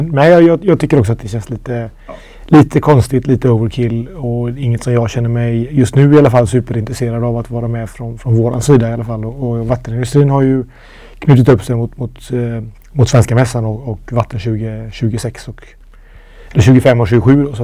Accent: Gothenburg, Västra Götaland County, Sweden; Så där har vi ju naturligtvis som göteborgare, som jag är, en negativ del i det.

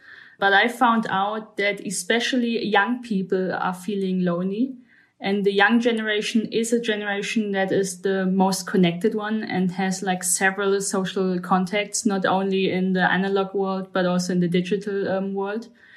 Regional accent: Germany; I'm 30 years old. I'm from Germany.

